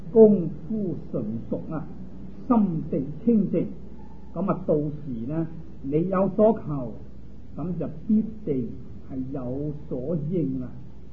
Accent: China; 就例如我们中国人都有他这个姓，有他这个名

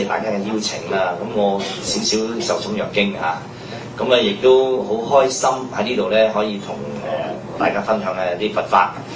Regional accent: Guangdong, China; 我哋廣東人有一句説話叫做咩？

